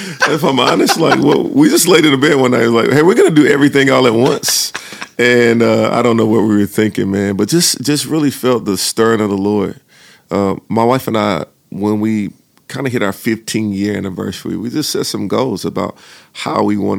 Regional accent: Salisbury, North Carolina, United States; And so I was raised in Salisbury, North Carolina, with my dad, who was in the military, but with my grandmother, which is my mom's mother.

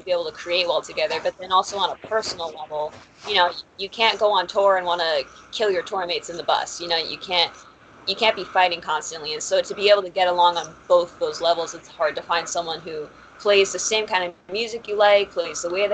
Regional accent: New York City, New York, United States; also born or lived in Los Angeles; Yeah, I'm originally from New York City, and I had moved out to LA with my mother. She got some work out there. I figured, why not follow her? I went there for college. I was out there for about 5 years

